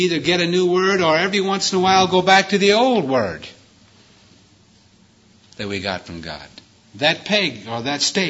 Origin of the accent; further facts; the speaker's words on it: Iowa, United States; off the Iowa farm. I wanted to sing